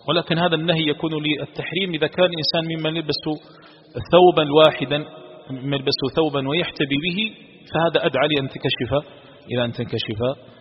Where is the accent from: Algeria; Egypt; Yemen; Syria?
Algeria